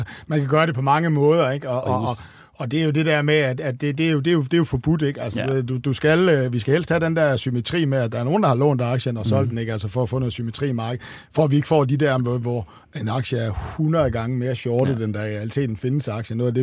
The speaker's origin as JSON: {"language": "Danish", "region": "Jutland", "country": "Denmark", "said": "Jeg kan jo huske som jyde første gang, jeg skulle køre ind i København, ikke?"}